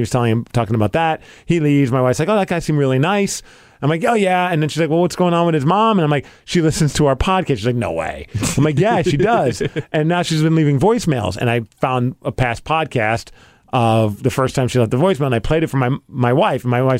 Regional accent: Bremerton, Washington, United States; I'm from Bremerton. I might be able to bring the truck down for you guys.

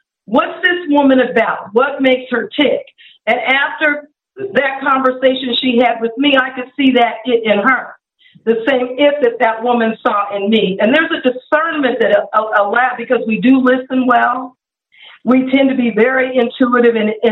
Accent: Colorado, United States; moved away; Well, when I grew up in Colorado, by the way, Howard, so Orange Crush all the way back then, and decided that I wanted to move to Atlanta.

